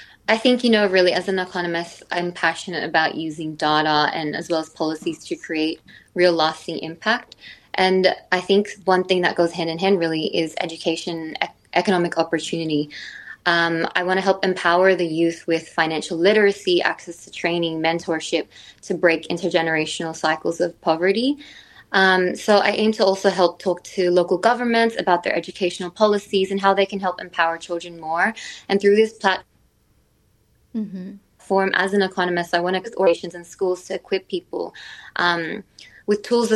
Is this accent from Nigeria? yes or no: no; Australia; because I was raised, you know, as both Filipino Australian, so I have those values instilled in me, the warmth, the resilience, the respect for your elders.